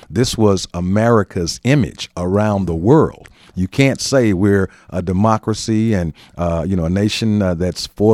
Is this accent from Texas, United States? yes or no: no; Memphis, Tennessee, United States; I'm from Castalia Heights in South Memphis. And, you know, I mean, the neighborhood, there was a lot of love there growing up in the 60s and 70s.